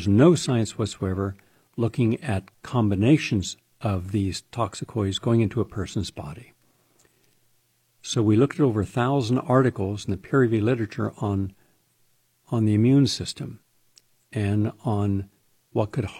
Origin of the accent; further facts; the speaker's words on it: West Virginia, United States; We have Dr. Alvin Moss from West Virginia, my home state.